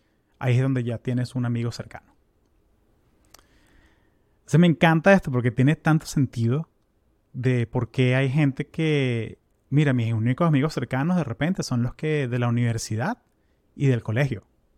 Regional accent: United States; yo soy latinoamericano, pero yo crecí en Estados Unidos y yo vivo aquí hace 25 años. Yo soy gringo solano, me gusta usar ese término, que o sea, me fui suficientemente joven que pude adaptarme a esta cultura

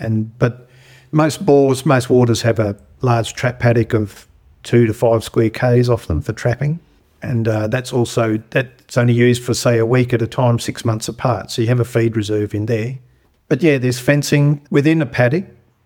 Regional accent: Alice Springs, Northern Territory, Australia; But no, I grew up in Alice.

